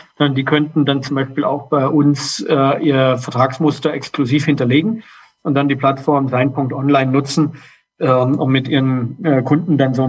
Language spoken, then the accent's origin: German; Germany; now in Portugal; Ich bin Deutscher in unserem Team mit Wohnsitz in Portugal.